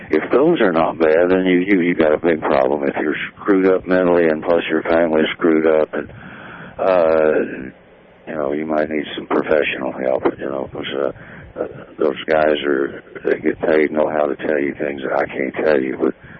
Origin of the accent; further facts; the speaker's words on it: Abilene, Texas, United States; taught growing up in Abilene in a farm and ranch community down there